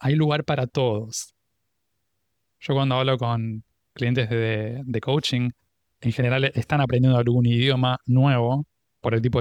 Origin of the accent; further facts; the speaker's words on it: Argentina; Y no es que dejé de ser argentino y al mismo tiempo estuve dispuesto a ser argentino y también un poco norteamericano